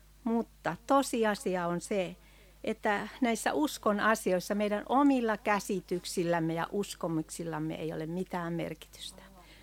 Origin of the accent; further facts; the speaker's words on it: Alajärvi, South Ostrobothnia, Finland; ja tulen Alajärveltä entisen Lehtimäen puolelta.